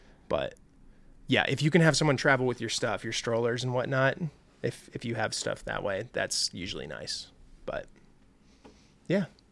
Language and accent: English; Norway; I'm from Norway and you both have typical Norwegian names.